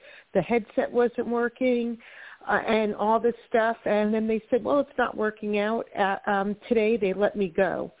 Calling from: Florida, United States; from Florida.

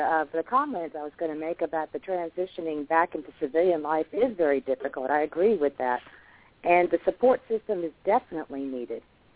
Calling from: Nashville, Tennessee, United States; I'm calling from Nashville, Tennessee.

